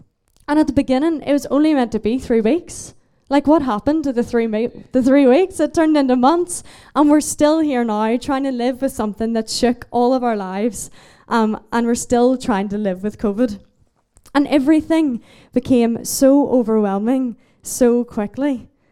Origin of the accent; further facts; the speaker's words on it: Belfast, Northern Ireland, United Kingdom; I am from Belfast in Northern Ireland. I am 22 years old